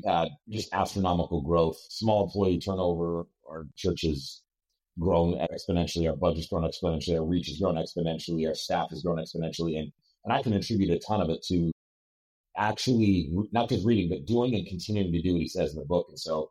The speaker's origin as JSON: {"language": "English", "region": "Nebraska", "country": "United States", "lives_now": "Florida, United States", "said": "Again, I'm from Nebraska, but now I'm in Florida."}